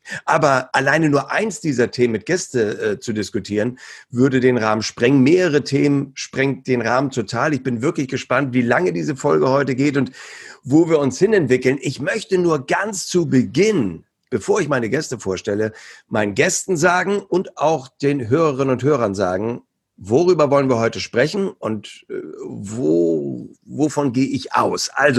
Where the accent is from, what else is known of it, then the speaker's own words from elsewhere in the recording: Hamburg, Germany; so als Hamburger